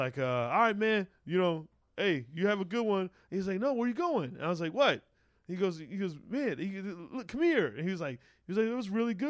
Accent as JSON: {"language": "English", "region": "Arizona", "country": "United States", "said": "I was like, oh, I'm from Arizona, man. You know, I'm originally from Arizona."}